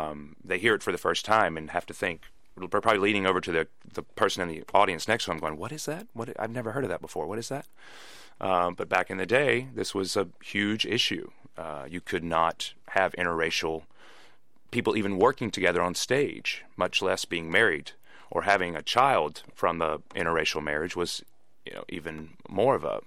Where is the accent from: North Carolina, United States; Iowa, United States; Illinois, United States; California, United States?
North Carolina, United States; which I'm from North Carolina, so it's not too hard for me to mimic that.